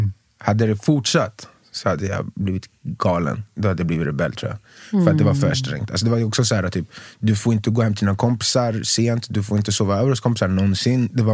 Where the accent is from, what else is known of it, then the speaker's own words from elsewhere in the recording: Skogås, Stockholm County, Sweden; also born or lived in Tumba; Skogås huvudsakligen. När jag var väldigt liten bodde vid Tumba. Sen Skogås.